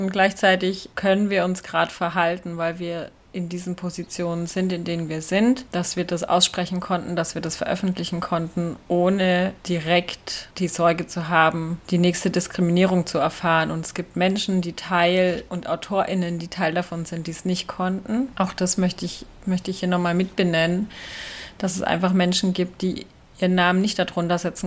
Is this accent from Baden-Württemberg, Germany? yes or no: yes; Baden-Württemberg, Germany; Wir kommen ja aus Baden-Württemberg